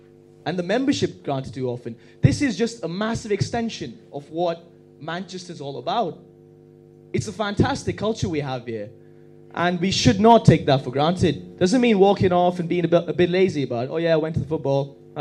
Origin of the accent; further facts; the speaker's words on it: Bahrain; Where are you from? Bahrain. Where's that? Middle East. Yeah